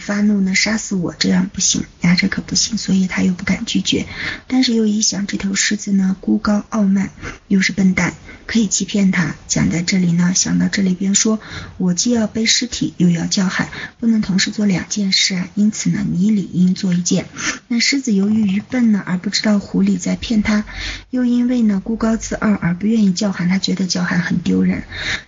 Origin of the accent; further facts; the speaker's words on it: China; 我们中国人有一句俗语叫做天下兴亡匹夫有责